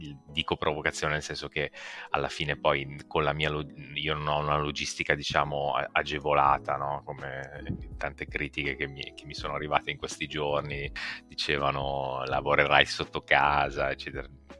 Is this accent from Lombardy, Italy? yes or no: yes; Bergamo, Lombardy, Italy; also born or lived in Milan; now in Genoa, Italy; io, a parte che sono originario di Bergamo, poi ho vissuto a Milano e un po' all'estero, adesso vivo a Genova, e in particolare vivo a Genova Nervi, che diciamo è una delle estremità, l'estremità del Levante